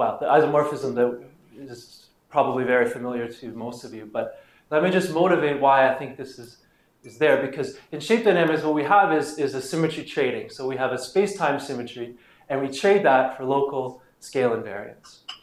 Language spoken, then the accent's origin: English; Canada; The point is that I feel very comfortable as a Canadian with this hockey stick.